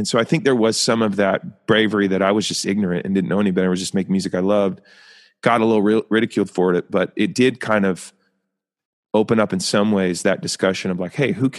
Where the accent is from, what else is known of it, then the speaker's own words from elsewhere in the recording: Oregon, United States; songwritery stuff growing up in Oregon.